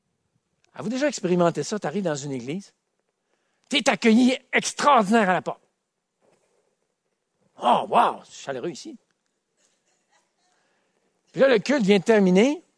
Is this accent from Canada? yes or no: yes; Quebec, Canada; Je suis Québécois de souche.